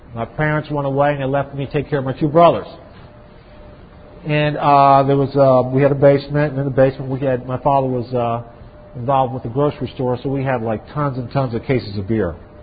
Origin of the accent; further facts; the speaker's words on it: New York, United States; also born or lived in Valdosta, Georgia; I was born in Valdosta, Georgia. My father was in the service at the time. And then we moved to New York. I grew up in New York.